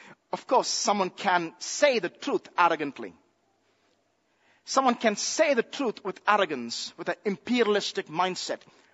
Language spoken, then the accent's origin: English; India; I've heard this 1,000 times growing up in India.